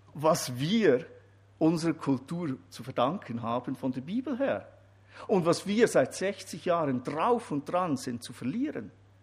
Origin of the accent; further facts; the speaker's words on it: Bern, Switzerland; Ich bin ja Berner.